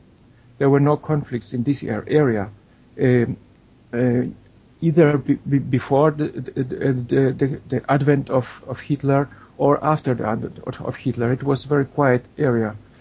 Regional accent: Poland; That is correct, yes, yes. My father's family migrated from Bavaria about 300 years ago, and is still living in this part of Poland. It's near the center of today's Poland.

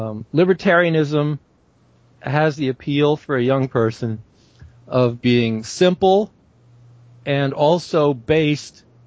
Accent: the South, United States; Well, first place, I grew up in the South. My mother was a woman of Southern heritage. My father of German extraction.

